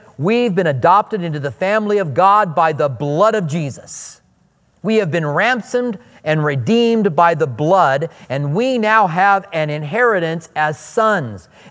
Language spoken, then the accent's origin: English; Iowa, United States; You can tell I'm from Iowa by my name. That's what Iowans